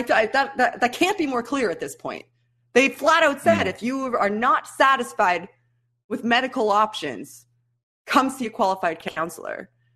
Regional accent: Canada; but I am Canadian. Your congressman's not going to listen to me.

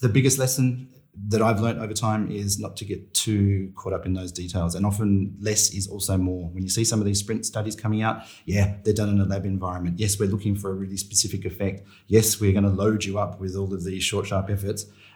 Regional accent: Sydney, New South Wales, Australia; I'm originally from Sydney.

